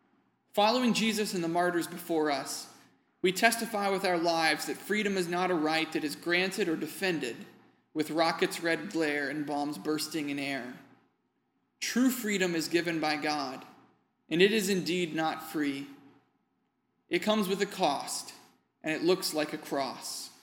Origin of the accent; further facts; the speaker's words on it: Virginia, United States; a Mennonite pastor named Mark Schlonegger, in a town 20 minutes east of where I grew up in Virginia